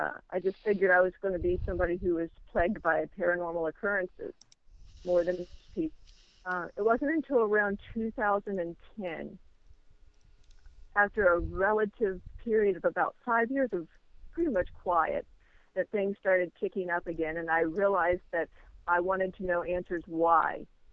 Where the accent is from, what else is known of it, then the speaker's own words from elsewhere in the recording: Middletown, Ohio, United States; I was originally from Middletown, and I lived there from the time I was born until 1998 when I moved to Hamilton.